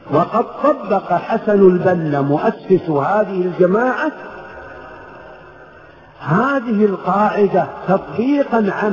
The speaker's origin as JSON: {"language": "Arabic", "country": "Saudi Arabia", "said": "في بلدنا المملكة العربية السعودية"}